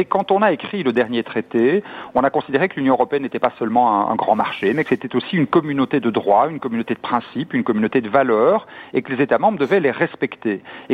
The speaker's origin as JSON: {"language": "French", "region": "Wallonia", "country": "Belgium", "said": "nous ne ratifierons pas, en tout cas chez nous en Wallonie, ce traité."}